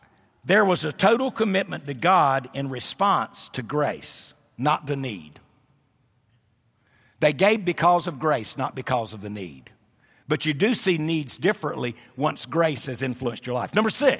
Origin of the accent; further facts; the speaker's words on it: United States; But the bottom line is I am an American Indian.